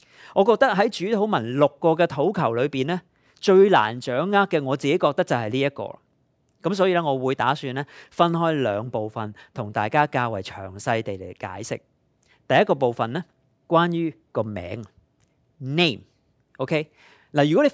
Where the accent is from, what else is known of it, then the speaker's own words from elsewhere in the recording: Canada; 作为加拿大人，我们立刻就会想到，他向我们国家征关税